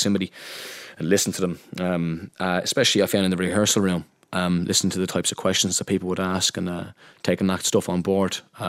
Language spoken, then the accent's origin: English; Dublin, Leinster, Ireland; I'm from Ranelagh in Dublin. The primary school that I went to there is called Ranelagh Multi-Denominational School